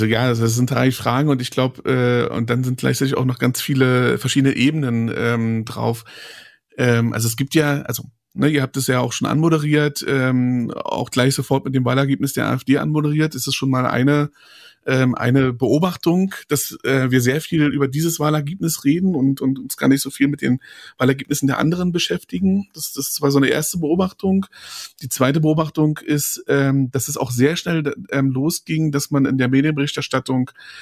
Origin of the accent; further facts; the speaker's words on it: Berlin, Germany; now in Brandenburg, Germany; ich bin in Ost-Berlin geboren und aufgewachsen und ich bin auch immer noch identitär doch sehr stark der Ost-Berlin verwachsen, bin aber schon lange, weil meine Eltern nach Brandenburg gezogen sind, ich da lange gemeldet war und mittlerweile selber in Brandenburg lebe, wahlberechtigt in Brandenburg